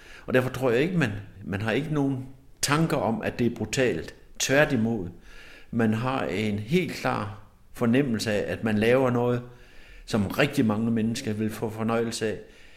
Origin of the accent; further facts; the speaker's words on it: Central Denmark Region, Denmark; Jeg er opvokset midt i Frijsenborgskovene.